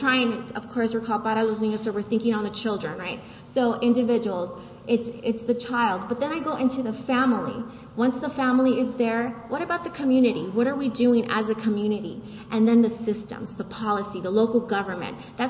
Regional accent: Los Angeles, California, United States; born there; I consider myself a Latina. I was born in Los Angeles. My parents are Salvadorian.

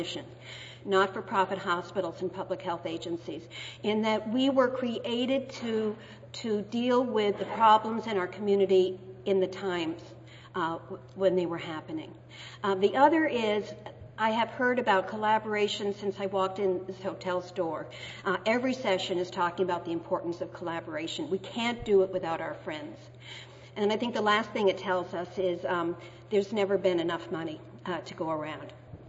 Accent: Boston, Massachusetts, United States; now in Washington, United States; I'm from Boston. I'm from Massachusetts. That's where my roots are. I live in Washington now.

